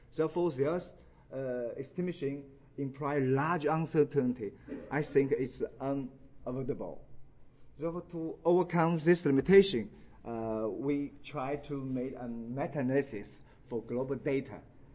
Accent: China; English is a second language; I'm from China. As you know, English is not my native language.

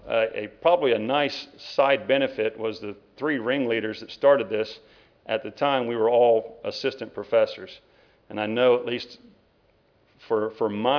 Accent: Kentucky, United States; One, because I'm from Kentucky

